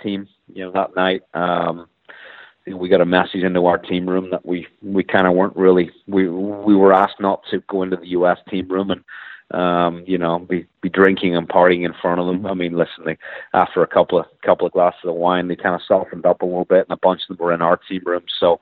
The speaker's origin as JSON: {"language": "English", "country": "Ireland", "said": "You know, I think as the Irish players from Harrington to myself and Darren Clark and Rory and all the Irish players, I think have really helped this happen."}